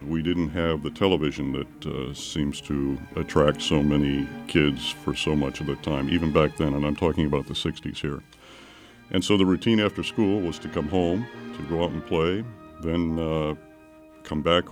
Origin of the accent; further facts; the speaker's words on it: Belfast, Northern Ireland, United Kingdom; now in United States; from Belfast